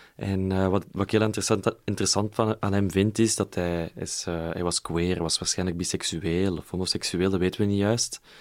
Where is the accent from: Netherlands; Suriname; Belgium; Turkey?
Belgium; Maar ook als Belg.